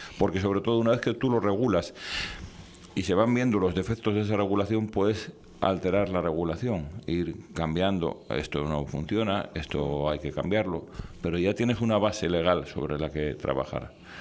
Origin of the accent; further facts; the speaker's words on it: Canary Islands, Spain; yo soy de Ofra.